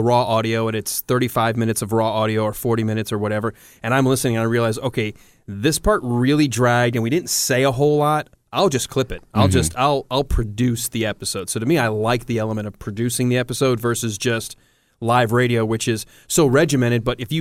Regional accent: Detroit, Michigan, United States; moved away; All the stuff I know I grew up with in Detroit watching before I moved down here.

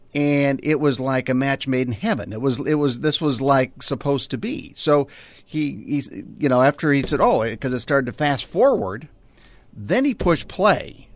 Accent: Minneapolis, Minnesota, United States; born or raised there

